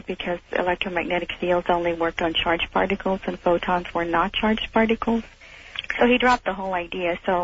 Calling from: San Antonio, Texas, United States; I'm calling from San Antonio, listening on WOAI.

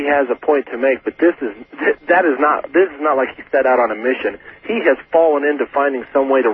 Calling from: Fort Myers, Florida, United States; I'm calling from Fort Myers, Florida.

